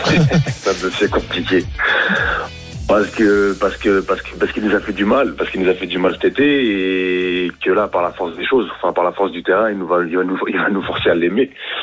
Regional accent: Paris, Île-de-France, France; je suis parisien

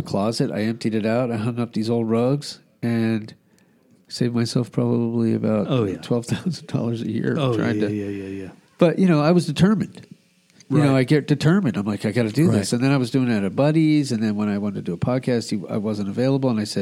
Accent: Albuquerque, New Mexico, United States; I grew up in Albuquerque.

